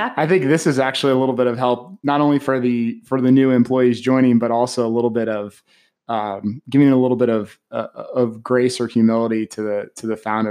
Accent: Baltimore, Maryland, United States; I grew up in Baltimore, so I kind of felt the same way too.

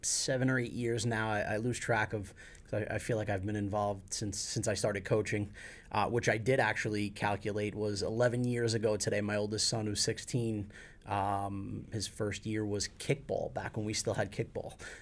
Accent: Bronx, New York, United States; now in Mamaroneck, United States; And personal life, I'm from the Bronx.

